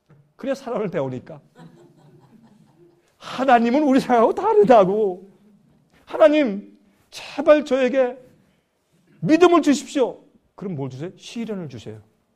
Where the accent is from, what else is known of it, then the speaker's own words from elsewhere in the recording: South Korea; 저도 한국 사람인데